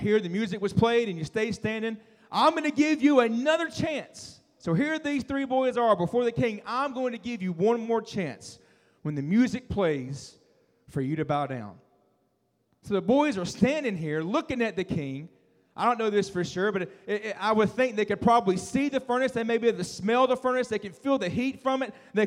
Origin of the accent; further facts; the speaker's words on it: Alabama, United States; I'm going to call him King Neb just because I'm from Alabama and I like nicknames, all right?